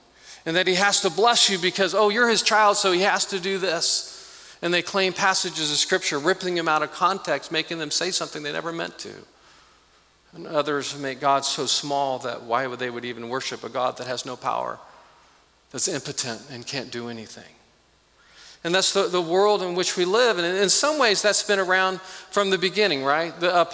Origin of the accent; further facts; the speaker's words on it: Kansas, United States; And little did he know that I was raised in Kansas, I was a Royals fan.